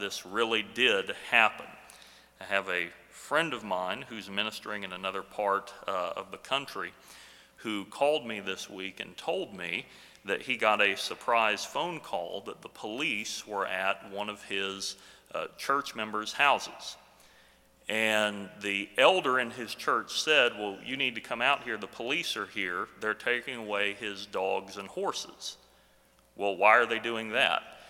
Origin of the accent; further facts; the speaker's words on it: United States; And particularly as an American, that's one of the things I enjoy interacting with other cultures